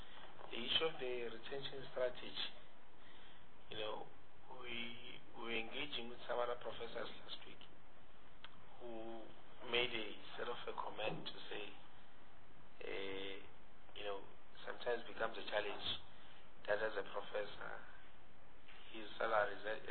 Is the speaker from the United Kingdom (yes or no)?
no; South Africa; an educational mindset to say money is better than the knowledge and the productivity that we must have as South African, therefore we're losing it.